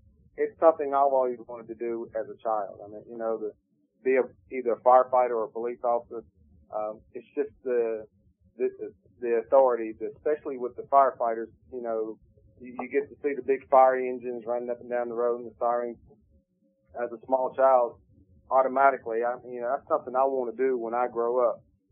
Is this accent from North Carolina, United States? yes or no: yes; Concord, North Carolina, United States; Of course, I'm from Concord, North Carolina. Born and raised right here in the city of Concord, North Carolina.